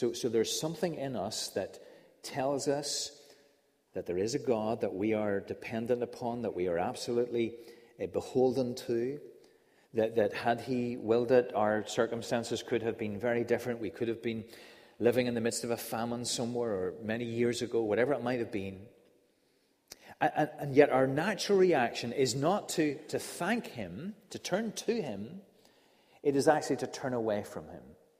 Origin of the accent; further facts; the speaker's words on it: Kilkeel, Northern Ireland, United Kingdom; So whenever I grew up in Kilkeel, most marvelous little spot out in the countryside